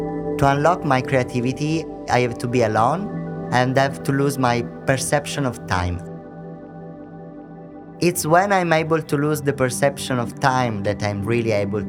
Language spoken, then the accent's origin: English; Southern Italy, Italy; I'm a designer from Southern Italy.